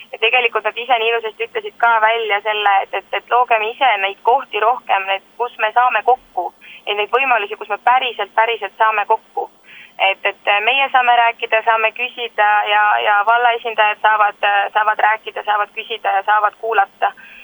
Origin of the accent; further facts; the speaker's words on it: Saare County, Estonia; Saaremaa vallal on väga suur roll siin, sest et meie koduvald ja meie kodusaar.